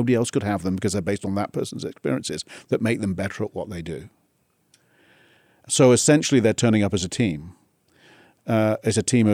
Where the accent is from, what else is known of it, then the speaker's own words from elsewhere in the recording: South East England, United Kingdom; Near Oxford.